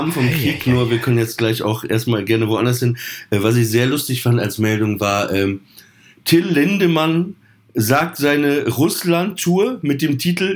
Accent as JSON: {"language": "German", "town": "Papenburg", "region": "Lower Saxony", "country": "Germany", "tie": "born or raised there", "said": "Ich glaube, kurz nach dem Zweiten Weltkrieg geboren und ich bin in Papenburg aufgewachsen"}